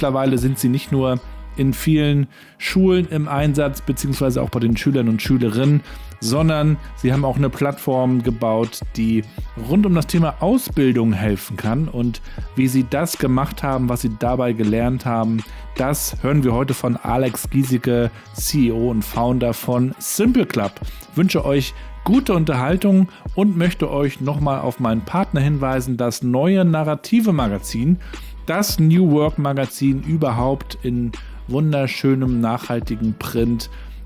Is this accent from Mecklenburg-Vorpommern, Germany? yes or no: yes; Rostock, Mecklenburg-Vorpommern, Germany; ich bin Rostocker Jung, 80er Jahrgang, Vater von drei Töchtern